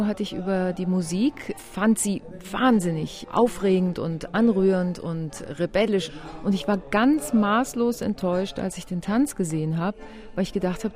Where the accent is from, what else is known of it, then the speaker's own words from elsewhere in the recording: Düsseldorf, North Rhine-Westphalia, Germany; Nee, ich finde es schon sehr schön hier. Bin sehr, sehr gern hier, bin Düsseldorferin.